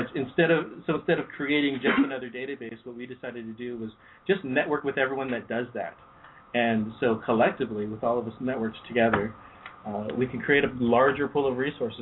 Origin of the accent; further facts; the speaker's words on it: Hawaii, United States; also born or lived in Riverside; now in Long Beach, United States; Grew up in Hawaii before that, kind of going backwards. But I came to Long Beach in about 2002 or so, and I came for school.